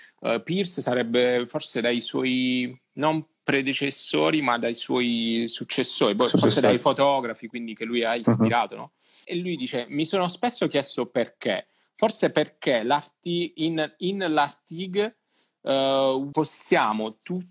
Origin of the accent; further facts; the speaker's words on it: Matera, Basilicata, Italy; quando ero ragazzino a Matera, non avevamo internet, non avevamo la possibilità di accedere a così tante informazioni, e in un piccolo paesino quello che ti arrivava era quello che potevi studiare